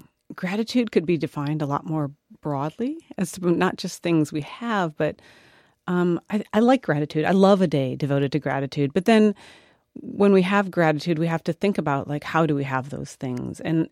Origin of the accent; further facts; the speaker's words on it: South Dakota, United States; where I grew up in South Dakota, which is a really rural state